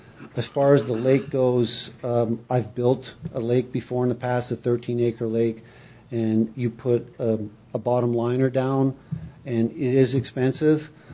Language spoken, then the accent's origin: English; Canada; now in United States; I'm from Canada. I live in the U.S.